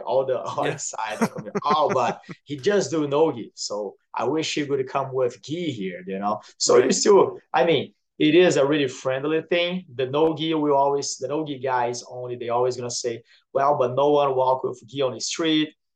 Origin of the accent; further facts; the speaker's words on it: Brazil; So I'm from Brazil, right, Peter? So I grew up going to soccer games.